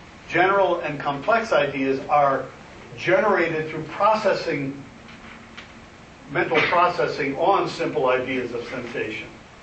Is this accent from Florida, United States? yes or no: no; Rantoul, Illinois, United States; born there; all the way back to 7:57 Central Time at the Rantoul Air Force Base in Illinois when I was born on February 1st, 1950.